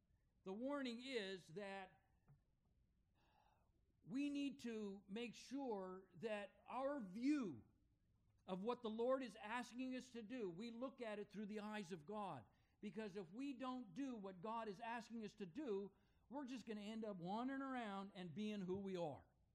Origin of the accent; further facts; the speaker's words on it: Montreal, Quebec, Canada; do you know a church in Montreal that we can go to? Happened to be my hometown?